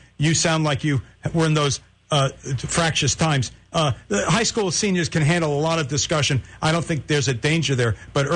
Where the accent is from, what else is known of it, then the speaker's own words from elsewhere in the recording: Bronx, New York, United States; born there; I know Lou is a long veteran in New York City. I was born in the Bronx.